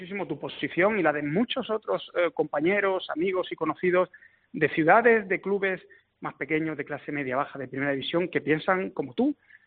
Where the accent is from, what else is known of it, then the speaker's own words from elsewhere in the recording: Granada, Andalusia, Spain; now in Madrid, Spain; Yo llevo muchos años en Madrid, pero yo soy más granadino que la Alhambra